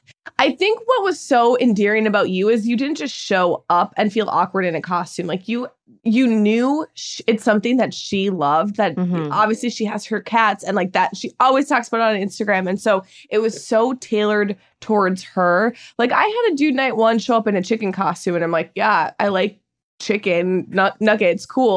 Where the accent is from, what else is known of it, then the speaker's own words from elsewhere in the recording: Midwest, United States; Where in Wisconsin? Because I'm from the Midwest.